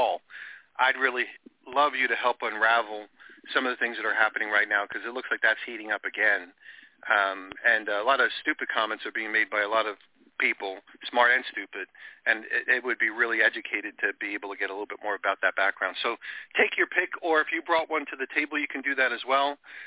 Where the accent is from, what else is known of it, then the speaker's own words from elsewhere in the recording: New York, United States; When I was a young man growing up in New York, I grew up in a very multicultural area.